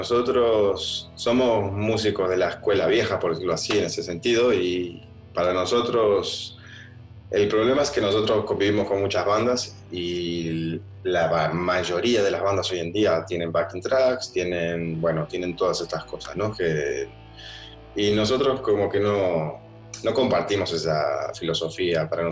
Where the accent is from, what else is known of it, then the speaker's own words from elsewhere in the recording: Uruguay; now in Sweden; Yo me mudé de Uruguay para Suecia para tocar música